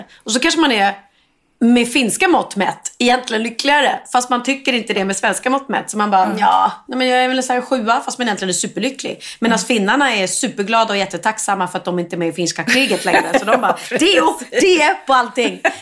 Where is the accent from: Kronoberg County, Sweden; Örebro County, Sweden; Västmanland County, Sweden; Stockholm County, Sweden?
Stockholm County, Sweden; Värmdö; jag är då uppvuxen på Värmdö och gick i skolan Gustavsberg, där det var otroligt mycket finska.